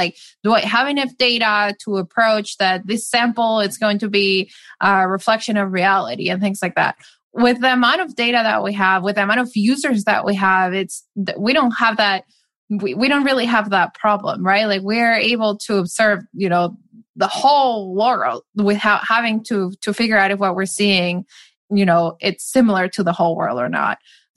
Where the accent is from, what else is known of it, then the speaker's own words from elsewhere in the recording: Madrid, Community of Madrid, Spain; Yes, I grew up in Madrid.